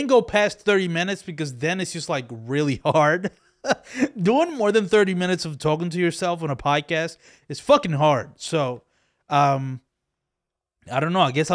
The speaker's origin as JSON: {"language": "English", "town": "Philadelphia", "region": "Pennsylvania", "country": "United States", "said": "it was in Philadelphia, and I'm from Philadelphia."}